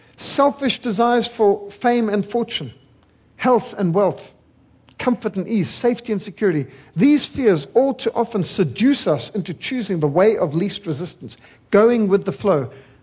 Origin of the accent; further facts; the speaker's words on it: Zimbabwe; I was brought up in Rhodesia when we had very much of this British education and lots of poems of Tennyson and Rudyard Kipling and memorizing of things.